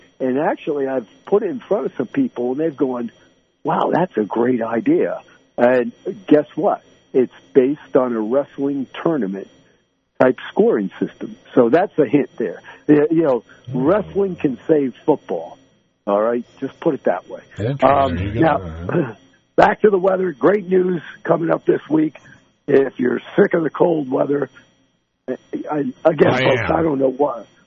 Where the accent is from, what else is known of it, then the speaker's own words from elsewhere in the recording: New Jersey, United States; we would end our set with … because I'm from New Jersey and I can't sing